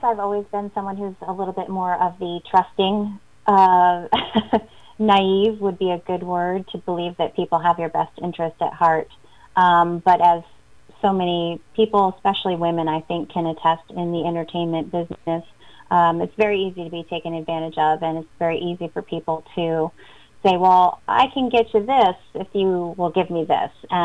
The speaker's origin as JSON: {"language": "English", "town": "Saratoga Springs", "region": "New York", "country": "United States", "tie": "born or raised there", "lives_now": "Melbourne, United States", "said": "Saratoga Springs, where I grew up. And I just really had always dreamed of something bigger than my hometown, as much as I love it to death. And had friends down here in Melbourne."}